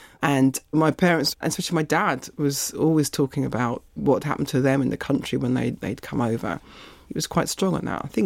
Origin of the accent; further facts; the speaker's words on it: London, United Kingdom; I was brought up in East London, Walthamstow and Leytonstone